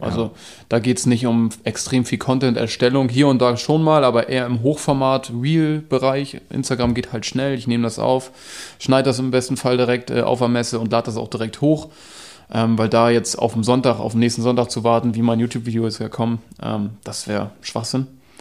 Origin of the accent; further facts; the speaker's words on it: Schleswig-Holstein, Germany; Komme ja gar nicht so weit weg von hier, also aus Dithmarschen in Schleswig-Holstein. Hier komplett aufgewachsen und hier auch die Landwirtschaft lieben gelernt, sag ich mal. Ich bin selbst auf einem Resthof aufgewachsen